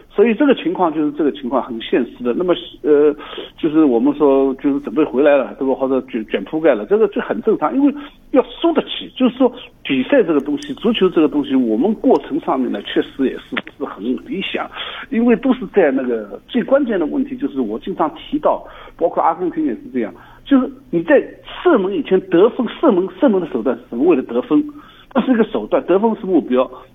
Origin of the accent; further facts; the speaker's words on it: Australia; 作为一个澳洲人或者澳洲华人